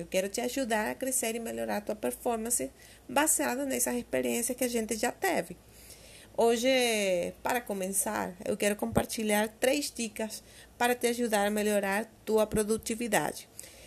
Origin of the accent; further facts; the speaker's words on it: Venezuela; Portuguese is a second language; moved away as an adult; now in Brazil; Eu sou venezuelana e me vi na obrigação de sair de lá pela situação política, mas X e Y ocorrências que me levaram a tomar a decisão. Eu já estou há quase 2 anos aqui